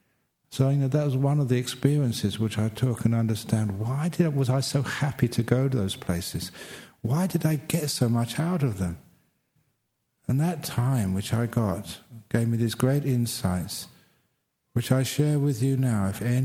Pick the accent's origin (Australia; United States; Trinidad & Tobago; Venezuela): Australia